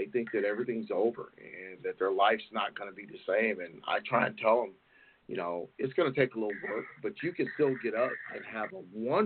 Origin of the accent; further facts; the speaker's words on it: Chattanooga, Tennessee, United States; now in California, United States; Okay. You know, I'm from Chattanooga, Tennessee.